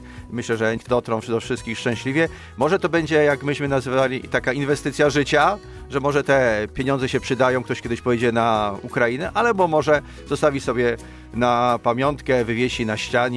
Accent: Silesian Voivodeship, Poland; pochodzę z pięknych regionów, Beskidu Małego, Żywieckiego

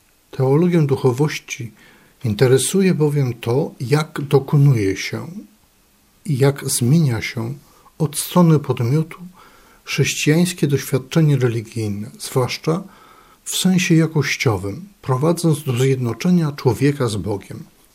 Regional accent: Kalisz, Greater Poland Voivodeship, Poland; jestem z parafii Miłosierdzia Bożego z Kalisza. Kiedy się urodziłem, parafia trwała już 2 lata. I właściwie przez cały czas, od momentu chrztu, a potem przez czas bycia ministrantem, ja jakby wyrosłem z obrazem Jezusa Miłosiernego

